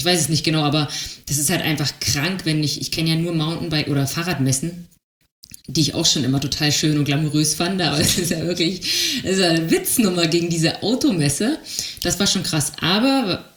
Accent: Germany; Wir als Deutsche müssen ja auch ein bisschen konservativ bleiben.

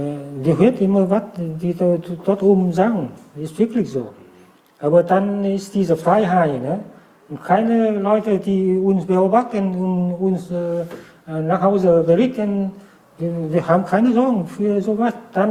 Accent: Vietnam; now in Germany

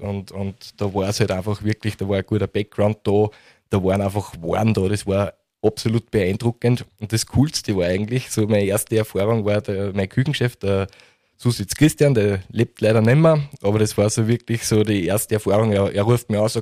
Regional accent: St. Thomas am Blasenstein, Upper Austria, Austria; Im Endeffekt bin ich aufgewachsen in St. Thomas am Blasenstein, im Müllviertel quasi. Das ist halt echt ein sehr schöner Ort.

